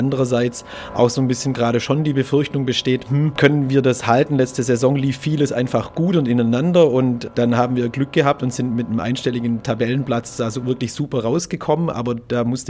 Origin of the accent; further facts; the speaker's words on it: Baden-Württemberg, Germany; So als Schwabe ist es dann eben doch der VfB